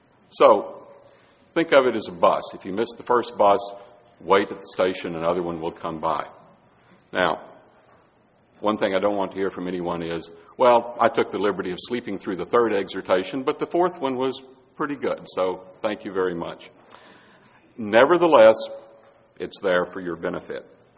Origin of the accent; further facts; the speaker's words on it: Texas, United States; I'm from Texas, and what you may or may not know is that in Texas, many folks carry guns